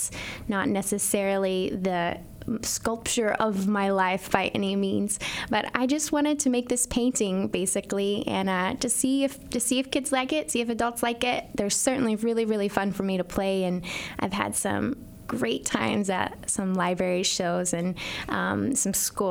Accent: Alma, Arkansas, United States; my hometown, Alma, Arkansas, the spinach capital of the world.

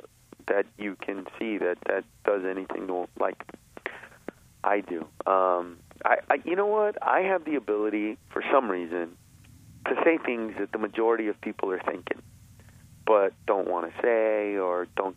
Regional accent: Los Angeles, California, United States; I know I grew up in Los Angeles, East LA specifically

